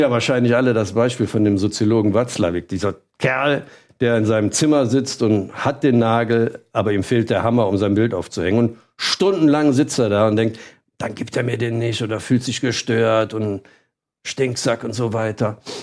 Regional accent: Cologne, North Rhine-Westphalia, Germany; ich komme jetzt aus Köln

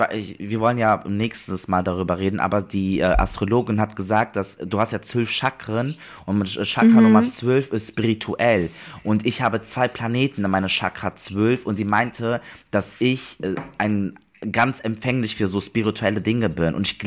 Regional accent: Bonn, North Rhine-Westphalia, Germany; Also ich komme aus Bonn

